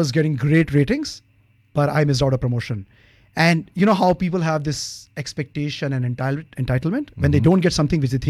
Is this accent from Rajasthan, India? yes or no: yes; Rajasthan, India; This is the place where the desert is, which is Rajasthan. Yeah, so I was born and brought up in Rajasthan